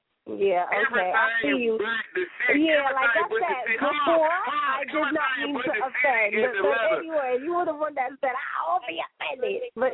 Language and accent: English; New York, United States; because I'm used to that because I'm from New York.